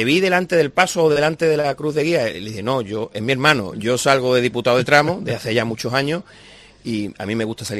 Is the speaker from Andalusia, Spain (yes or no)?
yes; Seville, Andalusia, Spain; yo lo quiero vivir como un sevillano más